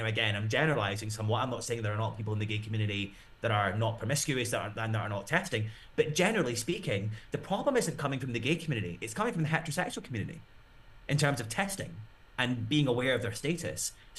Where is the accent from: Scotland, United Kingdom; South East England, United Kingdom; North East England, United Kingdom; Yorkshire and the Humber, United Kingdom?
Scotland, United Kingdom; now in Germany; I'm living in Germany, originally from the UK, I'm originally from Scotland.